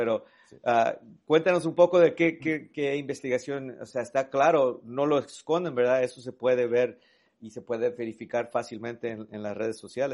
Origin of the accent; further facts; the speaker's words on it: Mexico; yo soy de México